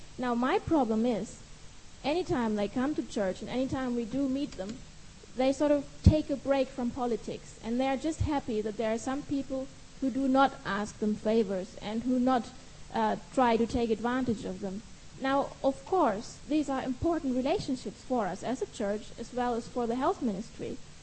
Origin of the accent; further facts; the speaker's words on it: Albania; I'm from Albania, and Albania has probably the most corrupt government in the world.